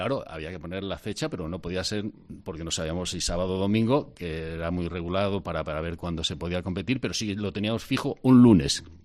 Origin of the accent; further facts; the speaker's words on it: Valladolid, Castile and León, Spain; Yo nazco en... dio a luz mi madre en el Pinar de Antequera, pero a los 7 años nos fuimos al polígono 25 años de paz, que ahora ya no existe, está integrado dentro de lo que es la Rondilla, Leones de Castilla, Barrio España y Santa Clara.